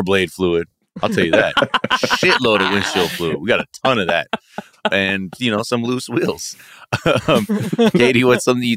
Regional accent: United States; We're from America. Like, the hot dog is like a half bag of chips, basically.

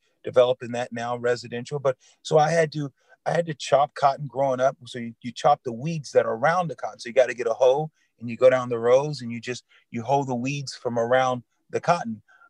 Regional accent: Lemoore, California, United States; The big L town, Lemoore, California, where I'm from. So if you look at California, you guys know how long it is, you know, one of the longest states to travel to. California, we're in the Central Valley, so we're dead smack

